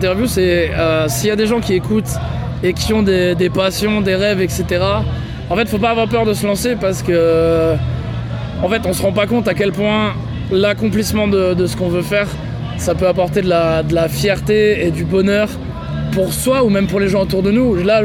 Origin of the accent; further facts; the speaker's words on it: Château-Gontier, Pays de la Loire, France; on sait d'où on vient, tu vois, on vient de Château-Gontier, donc faut savoir d'où tu viens